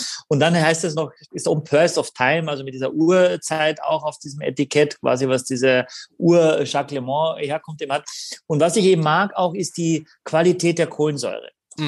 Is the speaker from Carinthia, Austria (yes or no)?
yes; Carinthia, Austria; ich war so begeistert, dass Kärnten, meine Heimat, sowas schon in die Flasche bringt